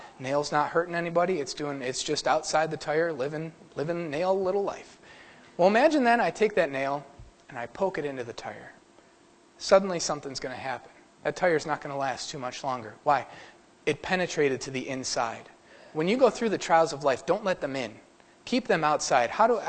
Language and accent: English; Fredonia, New York, United States; I'm from Fredonia, so I know who she is.